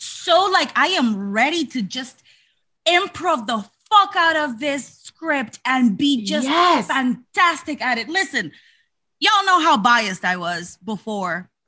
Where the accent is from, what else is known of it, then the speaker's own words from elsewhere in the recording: Panama; I'm from Panama.